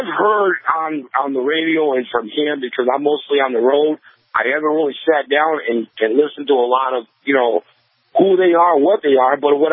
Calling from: South Carolina, United States; Me, I'm calling between Myrtle Beach and Florence.

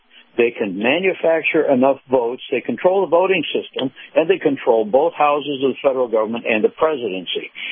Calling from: Sarasota, Florida, United States; I'm in Sarasota.

